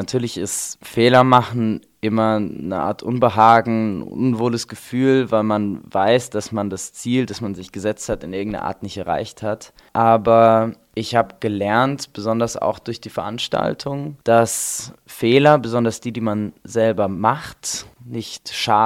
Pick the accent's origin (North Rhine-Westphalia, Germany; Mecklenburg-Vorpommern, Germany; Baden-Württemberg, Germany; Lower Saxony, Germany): Baden-Württemberg, Germany; Heidelberg; now in Freiburg, Germany; Ich komme aus Heidelberg. Ich bin in Heidelberg geboren und aufgewachsen und bin 2015 nach Freiburg gezogen